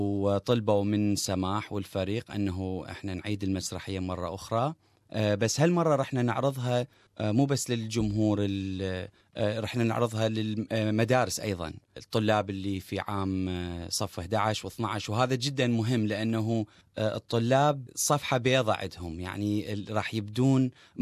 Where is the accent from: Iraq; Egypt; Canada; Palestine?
Iraq; also born or lived in Iran; هذه القضية صارت بي من قبل سنين لأنه أنا ولادة إيران فما كان عندي الهوية مالتي كعراقي